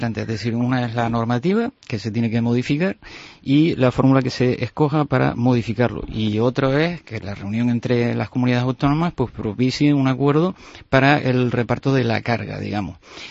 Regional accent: Canary Islands, Spain; como canario, pues lógicamente a nosotros nos interesa mucho

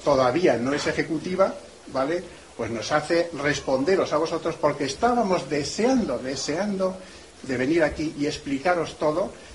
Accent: Balconete, Castilla-La Mancha, Spain; que soy de la tierra, que soy de Balconete, que me gusta la provincia, que me gusta la tierra esta y la gente que hay en Guadalajara

